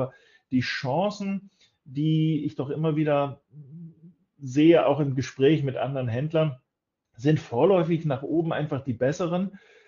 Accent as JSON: {"language": "German", "country": "Japan", "said": "auch wenn man als Japaner Gut, ich sehe jetzt nicht rein japanisch aus, gebe ich zu, aber wenn ich aus Japan dann in japanischer Begleitung ins Ausland fliege"}